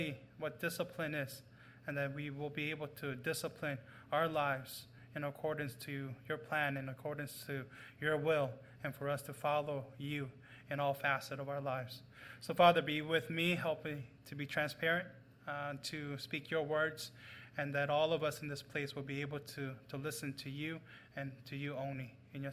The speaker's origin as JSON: {"language": "English", "town": "Chicago", "region": "Illinois", "country": "United States", "said": "But I'm originally from Chicago."}